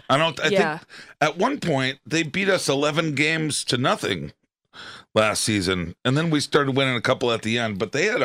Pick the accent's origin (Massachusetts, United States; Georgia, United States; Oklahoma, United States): Massachusetts, United States; Boston; I mean, I'm from Boston, so I hate the Yankees.